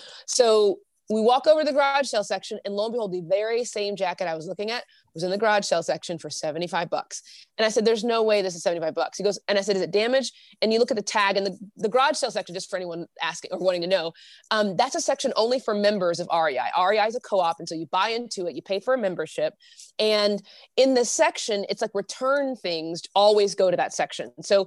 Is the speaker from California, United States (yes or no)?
no; Oklahoma, United States; I'm from Oklahoma, I'll butcher every name, so it's all good.